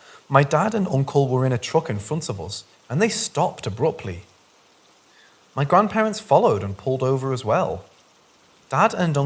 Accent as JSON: {"language": "English", "region": "Midwest", "country": "United States", "said": "My wife is from Australia, and I'm from Midwest America. I'm 33, and she's 26."}